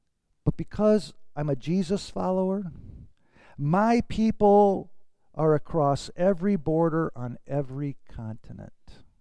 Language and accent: English; United States; I am thankful I'm American.